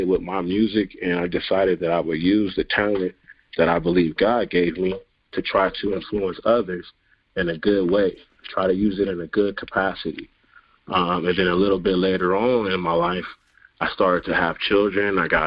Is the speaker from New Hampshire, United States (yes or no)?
no; Los Angeles, California, United States; I grew up in South Central, so it's that West Coast hip-hop.